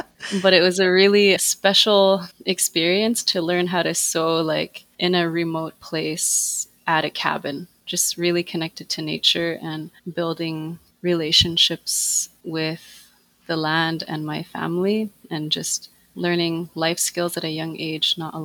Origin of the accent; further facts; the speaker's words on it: Clyde River, Nunavut, Canada; now in Iqaluit, Canada; I'm from Kanyaktugaapik Nunavut, also known as Clyde River, and I've been living in Iqaluit for quite some time now, which is the capital city of Nunavut.